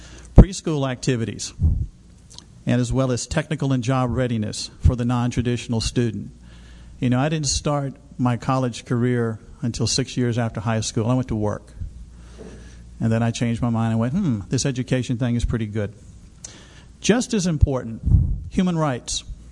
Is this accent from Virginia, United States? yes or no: yes; Virginia, United States; also born or lived in Lynchburg; I was born in Lynchburg, Virginia, and grew up in Appomattox County.